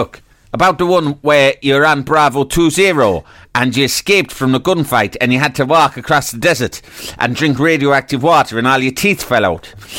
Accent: Glasgow, Scotland, United Kingdom; I grew up in the Gorbals.

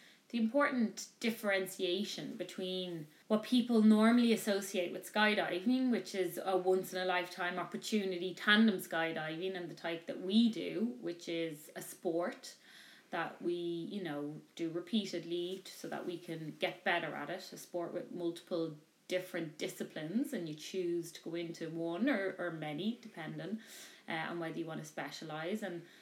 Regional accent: Ireland; I am Irish. I've lived in Ireland my whole life.

